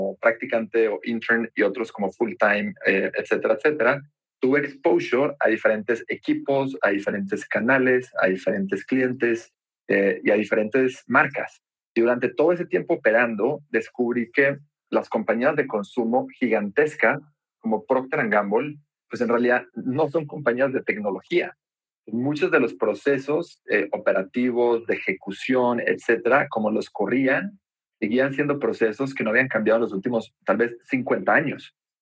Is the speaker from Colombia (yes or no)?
yes; Colombia; moved away as an adult; also born or lived in United States; now in Mexico; Yo soy colombiano, nací y crecí en Colombia, viví en Estados Unidos varios años de chico. Luego vine a México a estudiar al TEC de Monterrey